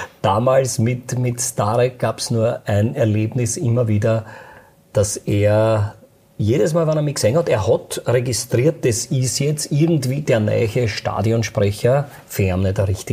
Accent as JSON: {"language": "German", "region": "Lower Austria", "country": "Austria", "said": "ich komme aus dem Waldviertel."}